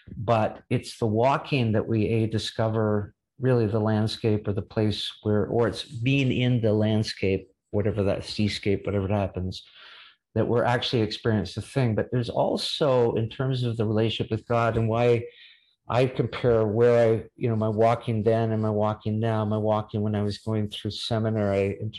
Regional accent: Canada; I'm a Canadian. We love to say we're sorry

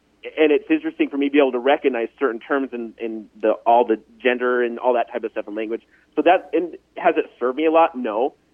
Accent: Utah, United States; I did not have a lot of friends in growing up in Utah as a homeschool kid.

